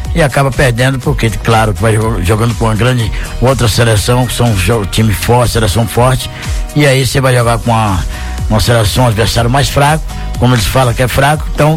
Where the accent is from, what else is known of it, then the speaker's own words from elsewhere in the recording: Brazil; Eu acho que nós somos brasileiros, nós temos que torcer para a seleção